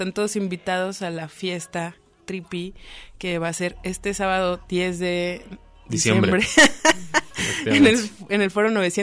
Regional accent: Guadalajara, Jalisco, Mexico; que somos aquí de Guanatos.

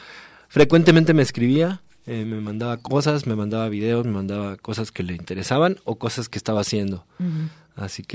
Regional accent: Argentina; now in Mexico; Cuando yo llegué aquí a México, de Argentina, pues, fue de los primeros músicos que conocí

